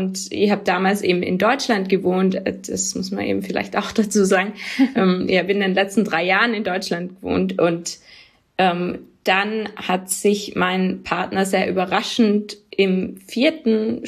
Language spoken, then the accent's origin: German; Tyrol, Austria; Genau, ich komme aus Tirol ursprünglich, aber in Tirol wird mir immer wieder gesagt, dass ich eigentlich Deutsche bin oder fragt, ob ich Deutsche bin, aber ich habe schon das Gefühl, dass man jetzt zumindest in dem Podcast meinen Dialekt da gut raushört.